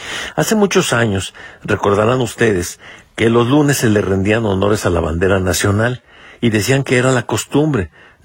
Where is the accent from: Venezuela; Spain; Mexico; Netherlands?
Mexico; la historia de la bandera nacional es una historia interesante y que a todos nos incumbe como mexicanos.